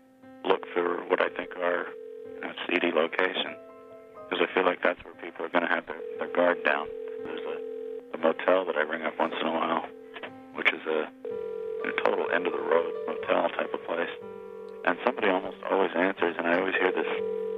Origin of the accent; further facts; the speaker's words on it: Tampa, Florida, United States; I was actually an army brat, and we traveled around the world a lot when I was a little kid, but I mostly grew up in Tampa, Florida.